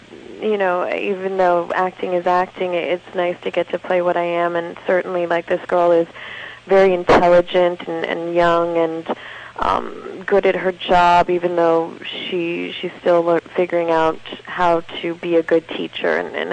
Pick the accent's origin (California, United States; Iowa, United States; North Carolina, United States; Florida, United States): Florida, United States; Miami; I'm from Miami